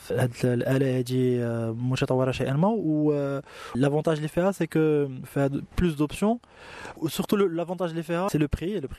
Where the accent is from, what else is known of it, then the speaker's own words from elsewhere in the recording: Morocco; البصمه ديالنا كمغاربه